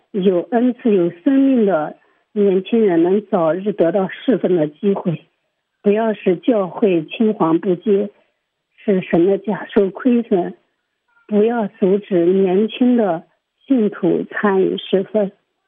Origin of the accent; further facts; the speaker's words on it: Anhui, China; 我是来自安徽的